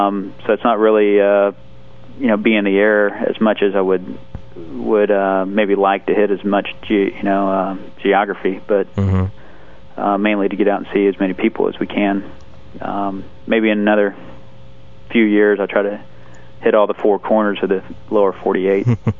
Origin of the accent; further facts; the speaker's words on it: Florida, United States; also born or lived in Moorhead, Kentucky; And then on to Moorhead, Kentucky, and that was actually where I was born, even though I grew up in Florida.